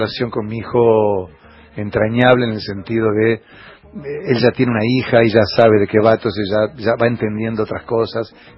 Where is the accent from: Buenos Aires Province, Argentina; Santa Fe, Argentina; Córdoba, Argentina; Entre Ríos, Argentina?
Buenos Aires Province, Argentina; Tandil; Bueno, yo soy de Tandil.